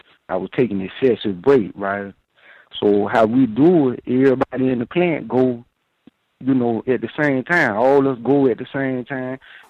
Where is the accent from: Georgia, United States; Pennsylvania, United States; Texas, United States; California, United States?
Texas, United States; Houston; now in North Dakota, United States; I'm from Houston, Texas, but I actually been dislocated up here to North Dakota.